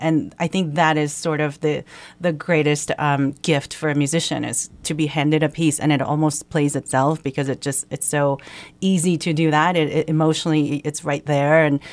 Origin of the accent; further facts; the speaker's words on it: New York City, New York, United States; And part of it is growing up in New York City mostly, growing up with two different cultures